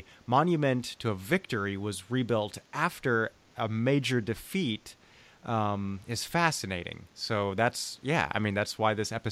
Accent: Munich, Bavaria, Germany; I grew up in Munich, all right? From the ages of 4 to 19, I lived there off and on, altogether 10 years.

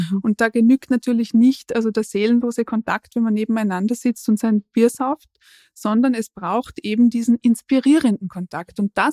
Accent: Salzburg, Austria; ich habe das schon so erlebt als Kind im Innergebirg

